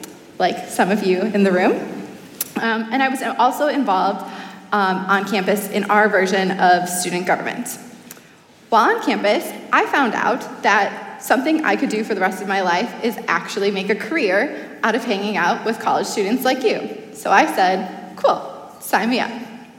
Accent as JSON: {"language": "English", "town": "Rochester", "region": "Minnesota", "country": "United States", "tie": "born or raised there", "said": "I grew up outside Rochester, Minnesota, in a small farm community on about 100 acres of land."}